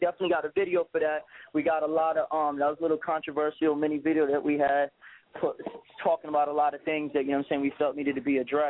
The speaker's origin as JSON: {"language": "English", "region": "Florida", "country": "United States", "also_born_or_lived": "Bronx, United States", "lives_now": "New York, United States", "said": "We're originally from the Bronx, but we're from Broward County, Florida. From Broward County, we came up to here in New York just doing our thing."}